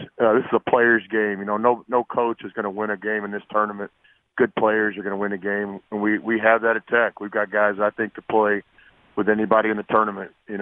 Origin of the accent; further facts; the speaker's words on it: Irving, Texas, United States; I grew up in Irving, which is right next to Dallas